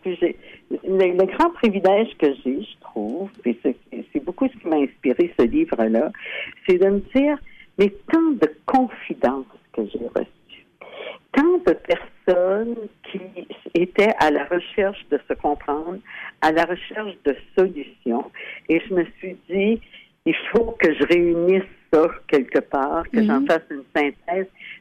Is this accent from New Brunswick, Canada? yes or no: no; Quebec, Canada; moi, je suis originaire de la Gaspésie, pas très loin de chez vous.